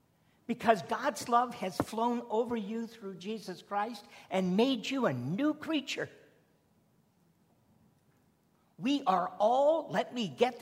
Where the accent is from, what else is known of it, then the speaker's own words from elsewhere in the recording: Simcoe, Ontario, Canada; when I was growing up in Simcoe, we had 3 African-American families in the whole town.